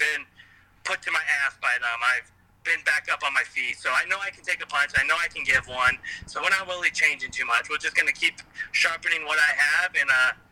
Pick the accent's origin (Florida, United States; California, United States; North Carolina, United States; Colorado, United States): Colorado, United States; I work and own a company in Colorado at my hometown.